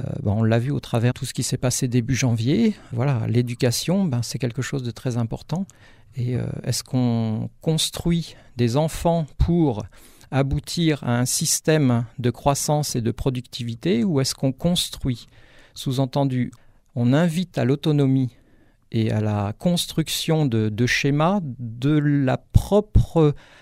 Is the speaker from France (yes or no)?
yes; Gap, Provence-Alpes-Côte d'Azur, France; puisque je suis de Gap, moi, en fait